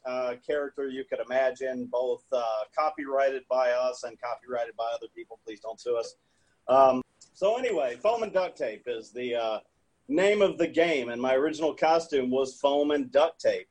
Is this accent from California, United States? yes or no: no; Louisiana, United States; I'm from Louisiana originally.